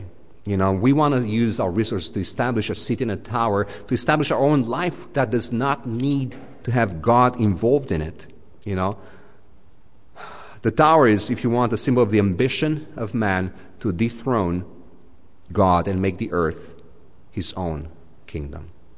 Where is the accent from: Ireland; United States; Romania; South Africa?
Romania; I come from Romania. Back in 1991, 92, 93, the first 3 years when the country became democratic and not communist